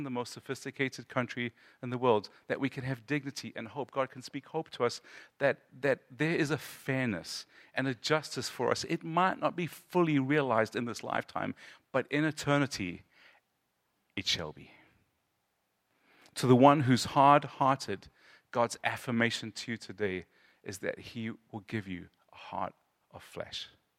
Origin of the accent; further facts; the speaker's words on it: South Africa; I'm from South Africa. I was very involved in Black African culture in my life. The songs that we sing in the Zulu church are very, very different from the songs we sing in America.